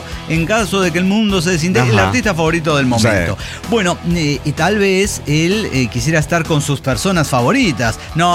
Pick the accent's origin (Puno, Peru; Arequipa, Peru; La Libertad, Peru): Puno, Peru; Juliaca; Soy de Perú, de Juliaca.